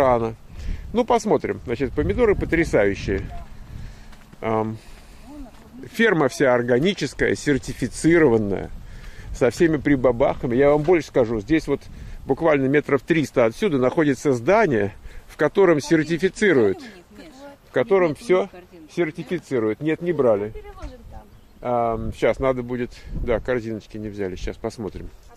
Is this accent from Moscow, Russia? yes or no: yes; Moscow, Russia; Мы с тобой москвичи, правильно?